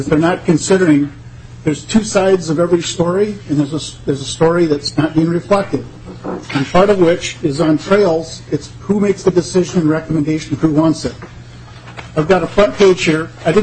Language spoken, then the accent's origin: English; Tacoma Township, Minnesota, United States; I'm from Tacoma Township in McLeod County.